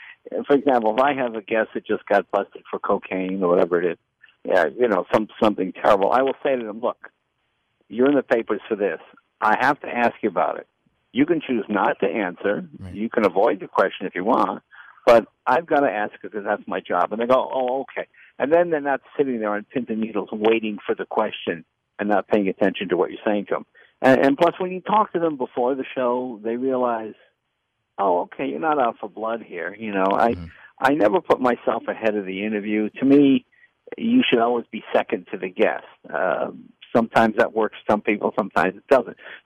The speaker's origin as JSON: {"language": "English", "town": "Boston", "region": "Massachusetts", "country": "United States", "said": "and I'm from Boston, but sorry, it's a funny joke."}